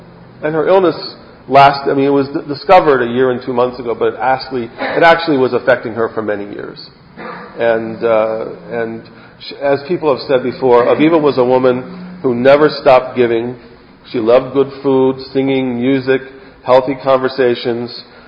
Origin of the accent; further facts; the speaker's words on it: Baltimore, Maryland, United States; I was this Ashkenazi from Baltimore, Maryland, and I was in Israel